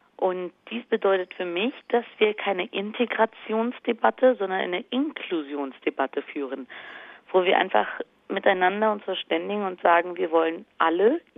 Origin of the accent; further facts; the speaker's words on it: Germany; Ich bin Deutsche